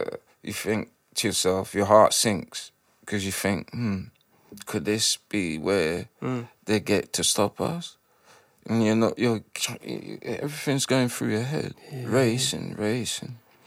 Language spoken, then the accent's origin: English; Kilburn, London, United Kingdom; I grew up in Ivy Road. This is Kilburn